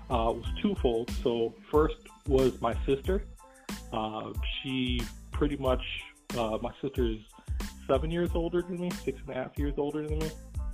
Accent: Rochester, New York, United States; now in Syracuse, United States; I was born and raised there, and I actually just moved to the Syracuse, New York region just about 3 years ago. So far, growing up in Rochester

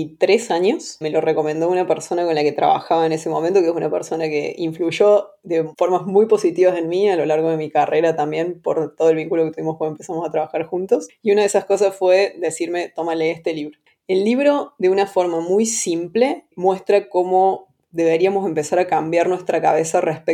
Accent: Córdoba, Argentina; moved away as an adult; now in Buenos Aires, Argentina; soy de Córdoba, centro de Argentina. Cuando tenía 24 o 25, por ahí me fui a ir a Buenos Aires.

